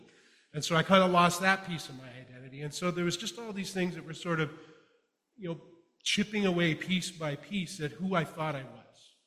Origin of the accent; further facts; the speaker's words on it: Sarnia, Ontario, Canada; I grew up in Sarnia. I went away to university in Waterloo.